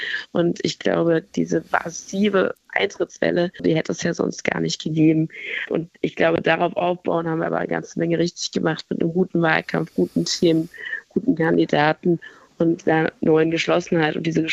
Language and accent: German; Frankfurt, Hesse, Germany; gerade als Frankfurterin